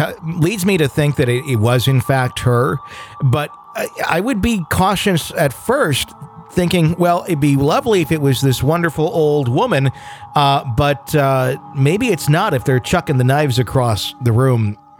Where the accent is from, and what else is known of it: Ohio, United States; born there; now in Massachusetts, United States